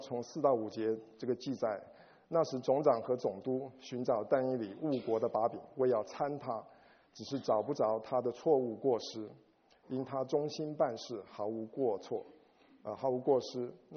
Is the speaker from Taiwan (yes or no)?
no; China; 反而倒成了我们中国人所谓的三朝元老。